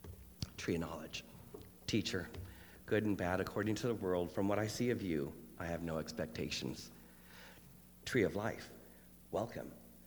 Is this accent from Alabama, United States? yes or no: no; Washington, United States; I'm originally from Washington State.